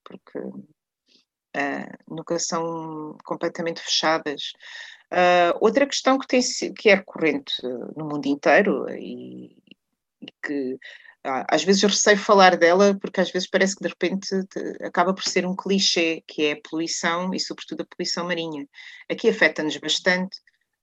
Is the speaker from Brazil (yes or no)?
no; Algarve, Portugal; eu nasci e cresci no Algarve, depois fui-me embora e voltei